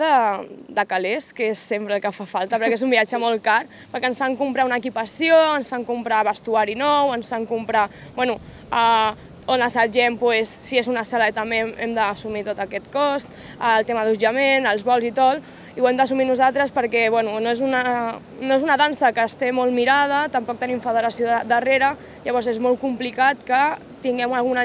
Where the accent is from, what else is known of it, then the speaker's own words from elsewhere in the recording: Barcelona, Catalonia, Spain; now in El Prat de Llobregat, Spain; jo, per exemple, vinc de Barcelona